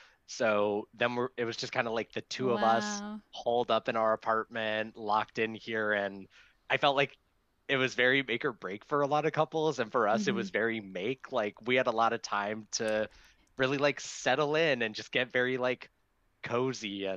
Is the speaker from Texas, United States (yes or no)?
no; Orlando, Florida, United States; yeah, I think it's like all the stereotypes that people think about when they think about living in Florida, you see them all in Orlando. So yeah, I grew up there, and then